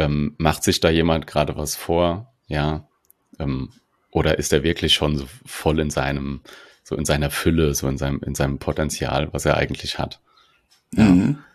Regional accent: Mainz, Rhineland-Palatinate, Germany; now in Berlin, Germany; ich bin aus dem Mainzer Raum, bin vor 3 oder knapp 3 Jahren nach Berlin gezogen

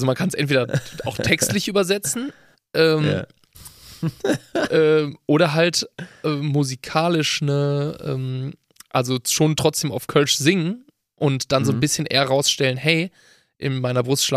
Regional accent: Brazil; Weil Brasilien extrem viel zu bieten hat und auch die Region, wo ich herkomme, habe ich ja mal ein bisschen mal erzählt, ist sehr afrikanisch geprägt

